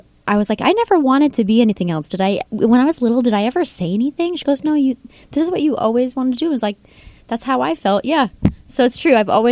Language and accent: English; Watkins Glen, New York, United States; moved away as an adult; now in New York City, United States; I'm from an Irish Catholic family from upstate New York, a small town called Watkins Glen.